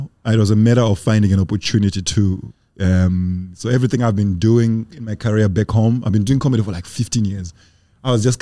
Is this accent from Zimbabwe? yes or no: yes; Zimbabwe; English is a second language; where I was growing up in Zimbabwe, in my village specifically.